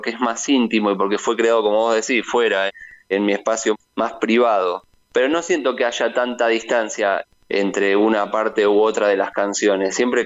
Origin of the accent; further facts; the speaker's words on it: Argentina; born there; also born or lived in Montevideo, Uruguay; Así que más allá de que nací en Argentina